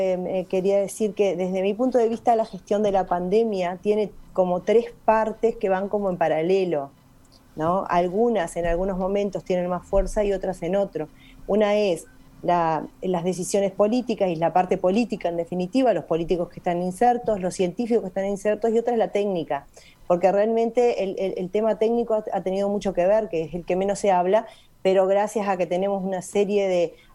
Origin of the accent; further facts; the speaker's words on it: Uruguay; nos hace a la identidad como uruguayos